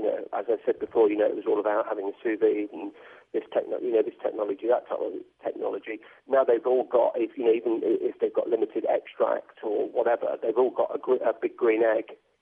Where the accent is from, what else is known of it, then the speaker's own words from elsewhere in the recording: England, United Kingdom; But other stuff I like to do in more in terms of food is being a British, and I like my Sunday lunch.